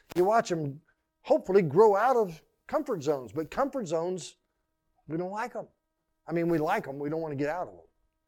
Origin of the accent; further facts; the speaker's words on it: Forsyth, United States; When I grew up in Forsyth